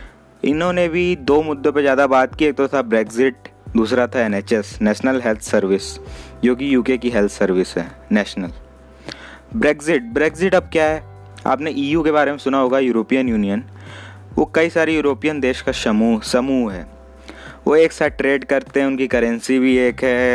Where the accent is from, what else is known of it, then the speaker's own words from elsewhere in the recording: India; देखिए मैं एक इंडियन हूँ तो मैं एक इंडिया का एग्जांपल लेके चल रहा हूँ।